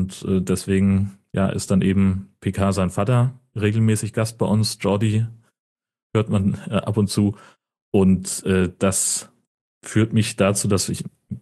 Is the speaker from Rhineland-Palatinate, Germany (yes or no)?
no; North Rhine-Westphalia, Germany; Ich bin in der Gegend aufgewachsen, wo dieser Dialekt herkommt.